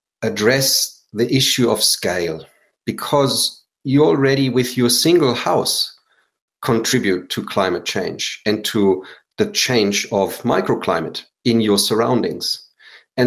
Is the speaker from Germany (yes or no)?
yes; Germany; I'm just saying that because I am from Germany. I know roughly how big Germany feels.